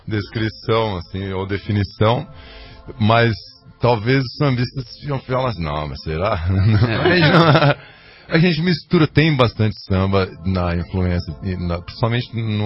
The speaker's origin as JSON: {"language": "Portuguese", "region": "São Paulo", "country": "Brazil", "moved": "yes", "said": "eu sou de São Paulo, sou novo na cidade praticamente, tô 4 anos aqui."}